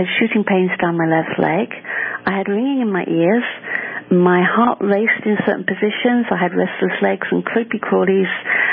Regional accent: United Kingdom; I'm British.

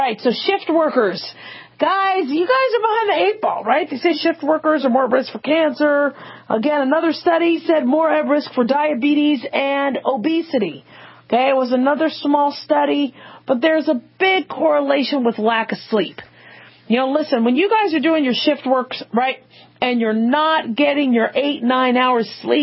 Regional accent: Arizona, United States; Very good. I grew up in Arizona. I was a teenager in Arizona, and I didn't get pregnant.

